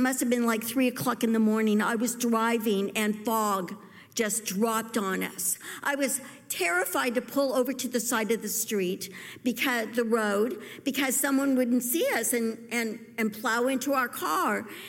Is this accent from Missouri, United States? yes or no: yes; Missouri, United States; In fact, I grew up in Missouri, and we went to church sometimes